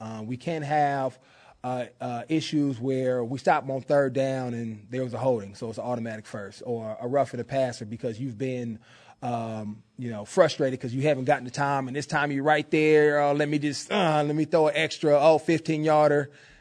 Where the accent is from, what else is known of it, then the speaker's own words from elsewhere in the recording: Oakland, California, United States; whether it's in my hometown of Oakland where I grew up or the cities I've played in.